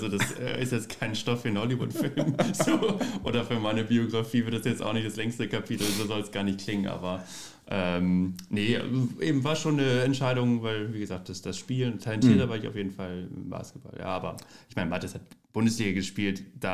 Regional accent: Otterndorf, Lower Saxony, Germany; Ich komme ja aus Otterndorf, da die Ecke hier an der Nordsee.

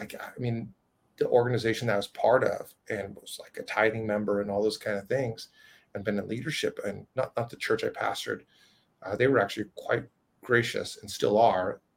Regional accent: Washington, United States; I will return to my home state in Washington after being in California

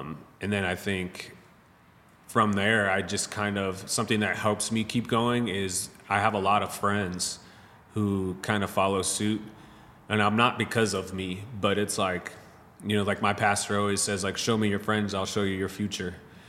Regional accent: Wentzville, Missouri, United States; Like, I went to where I grew up out in Wentzville.

